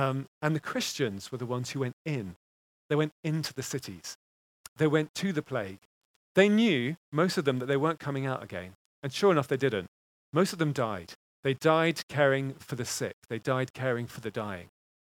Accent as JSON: {"language": "English", "region": "England", "country": "United Kingdom", "said": "secondly, I'm English. I'm never going to learn another language."}